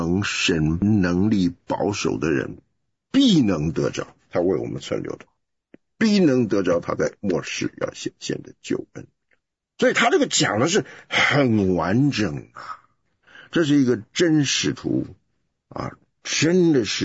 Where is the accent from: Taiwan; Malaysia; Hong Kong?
Taiwan; 哇，我还以为我们台湾人在疼媳妇儿